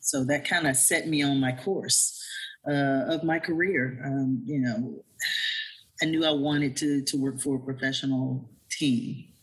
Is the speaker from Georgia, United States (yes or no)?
yes; Atlanta, Georgia, United States; Well, I'm from Atlanta. I wasn't born here, but I have lived here since I was about 6 weeks old.